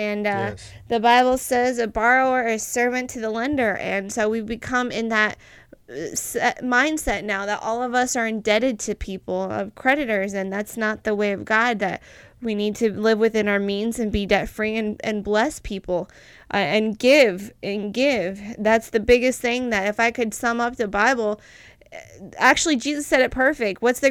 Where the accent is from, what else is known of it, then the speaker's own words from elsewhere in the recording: United States; I grew up in America. I grew up having clean water.